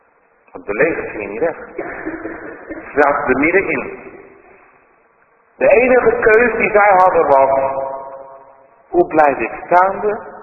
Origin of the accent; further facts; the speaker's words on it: Rotterdam, South Holland, Netherlands; Zelf kom ik uit Rotterdam.